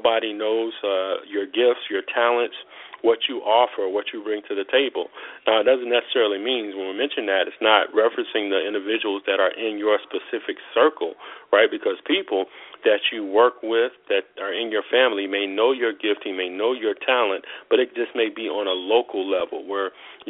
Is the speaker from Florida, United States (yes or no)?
yes; Florida, United States; now in Georgia, United States; So I'm actually a Georgian now, still a Floridian at heart, but I'm in Georgia now.